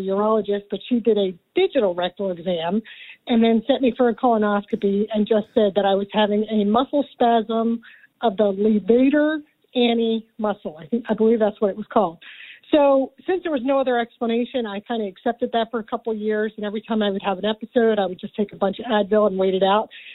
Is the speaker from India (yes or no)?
no; Philadelphia, Pennsylvania, United States; I'm from the Philadelphia area.